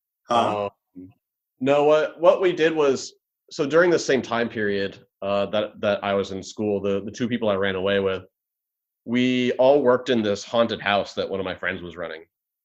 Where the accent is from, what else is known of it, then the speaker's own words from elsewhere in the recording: New England, United States; born there; So I was born up in New England.